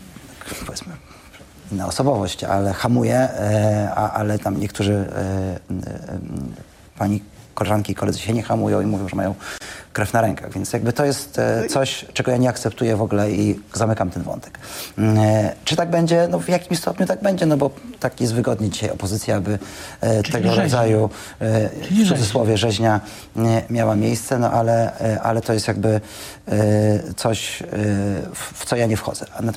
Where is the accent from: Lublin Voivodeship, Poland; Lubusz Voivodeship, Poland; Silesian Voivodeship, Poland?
Lublin Voivodeship, Poland; Lublin; Ja w poniedziałek miałem przyjemność być u siebie w Lublinie